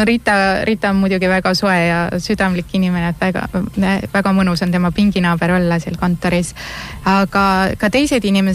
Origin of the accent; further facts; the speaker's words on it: Southern Estonia, Estonia; now in Rapla County, Estonia; No ma olen siin Raplamaal ikkagi mõnda aega olnud, aga jah, tõesti ei ole siit pärit, olen pigem Lõuna-Eestist tulnud ja viimasel ajal siis Tallinnas tegutsenud